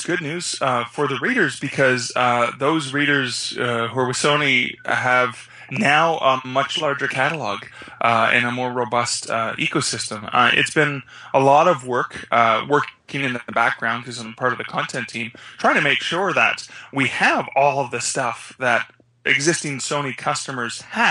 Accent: Canada; I personally, as a writer, as a Canadian, I'm really, really frustrated

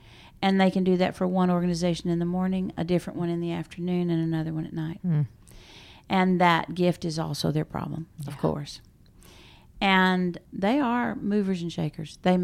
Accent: Dallas, Texas, United States; So the United States is a three country, and I'm from Dallas, which is a three city.

